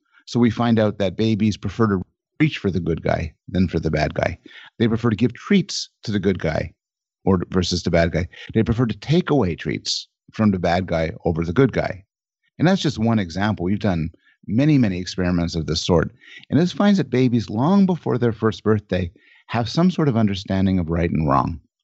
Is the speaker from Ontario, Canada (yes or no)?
no; Montreal, Quebec, Canada; born there; I'm Canadian, born in Montreal.